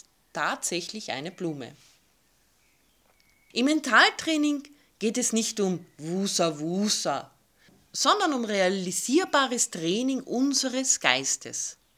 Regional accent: Carinthia, Austria; ich bin gebürtige Kärntnerin.

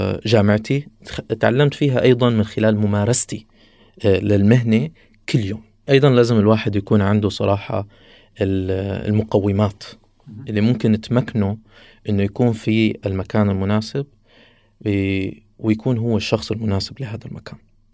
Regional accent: Syria; من سوريا، وهذه قصتي.

